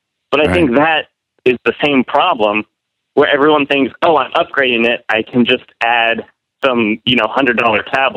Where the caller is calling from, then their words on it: Orlando, Florida, United States; I'm calling from Orlando, Florida.